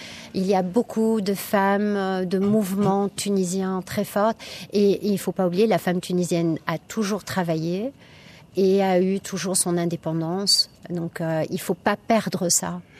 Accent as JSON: {"language": "French", "town": "Brussels", "region": "Brussels-Capital Region", "country": "Belgium", "said": "Ben, la Belgique, je viens de Bruxelles. Donc, c'est vrai que la ville, la capitale me manque."}